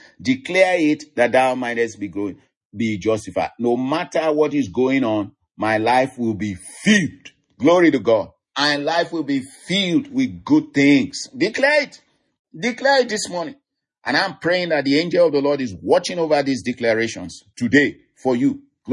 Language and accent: English; Nigeria; I'm from Nigeria and we have this Yoruba. I'm from the Yoruba tribe and we have this Yoruba proverb in my natural tongue